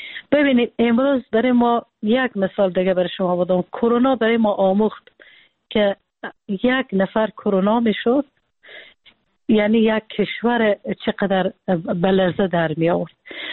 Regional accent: Afghanistan; ما وقتی که بیرون از افغانستان هستیم

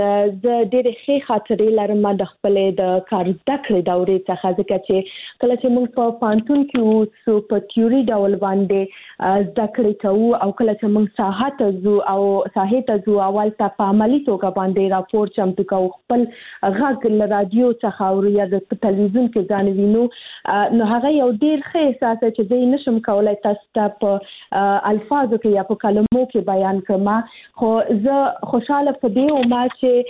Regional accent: Kabul, Afghanistan; زه خو د کابل کې زیږیدلې یم، د کابل ولایت څخه یم

